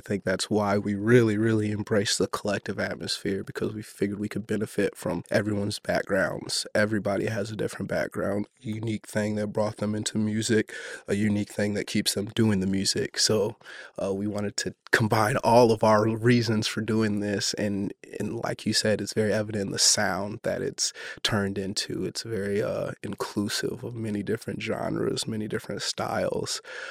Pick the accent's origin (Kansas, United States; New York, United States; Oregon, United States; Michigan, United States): Michigan, United States; Cassopolis; also born or lived in Fort Wayne; I'm not from Kalamazoo. I'm from Cassopolis, Michigan, a small town outside of Cassopolis. I went to college in Fort Wayne, and then when I kind of relocated back here, because everyone finds their way back home